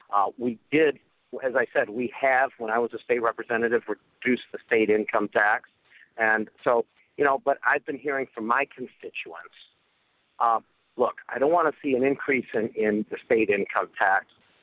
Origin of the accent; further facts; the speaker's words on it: Traverse City, Michigan, United States; Well, from my days, I grew up in Traverse City, and seen a great influx of people